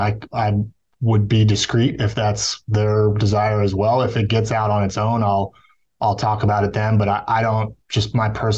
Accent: Virginia, United States; I'm also from the region. I grew up in Northern Virginia before the Nationals existed.

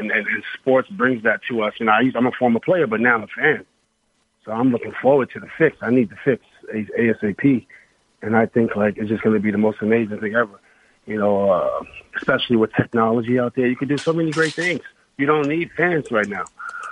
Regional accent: New York City, New York, United States; I've been looking up to since I was a kid, because I grew up in New York City. I've seen police kill people in my neighborhood

